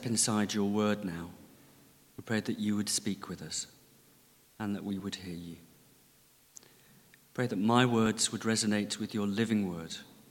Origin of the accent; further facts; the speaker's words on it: North West England, United Kingdom; and I grew up in Lancashire, where we thought you had to use your passport to go to Yorkshire.